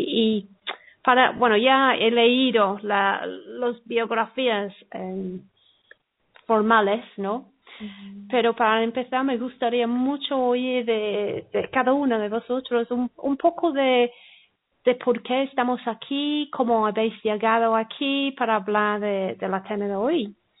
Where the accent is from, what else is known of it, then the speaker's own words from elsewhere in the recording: England, United Kingdom; Eso lo puede decir sin problema. Como soy inglesa.